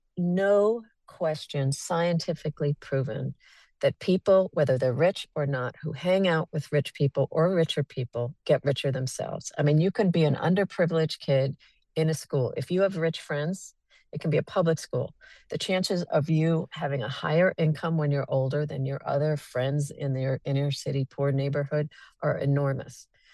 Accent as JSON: {"language": "English", "town": "Manhattan", "region": "New York", "country": "United States", "tie": "born or raised there", "said": "You know, I grew up in Manhattan, and my father started out in a Greek coffee shop"}